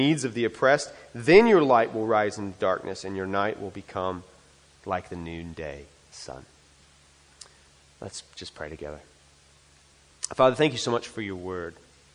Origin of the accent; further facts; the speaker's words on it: United States; I, as an American, want to say loud and clear that the only Savior of our world has always been Jesus.